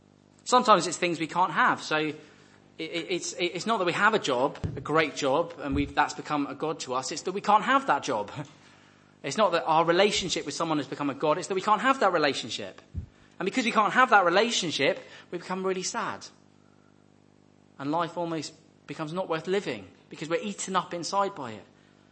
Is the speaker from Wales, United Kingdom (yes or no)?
yes; Wales, United Kingdom; I'm from Wales. I know that experience.